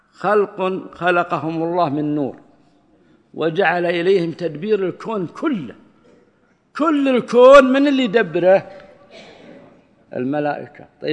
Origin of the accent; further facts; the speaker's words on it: Saudi Arabia; عندنا في السعودية